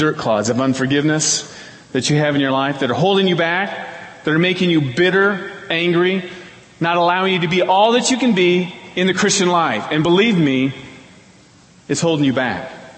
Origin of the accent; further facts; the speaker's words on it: Iowa, United States; I grew up in Iowa. I was born and raised in Iowa. I went to school at Iowa State University.